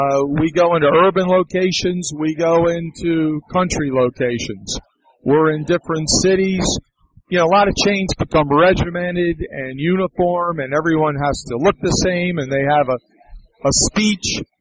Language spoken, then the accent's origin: English; Maryland, United States; also born or lived in Miami / Virginia; Well, I'm originally from Maryland, and so I'm an East Coast guy, and I went to school in Miami, I've lived in Virginia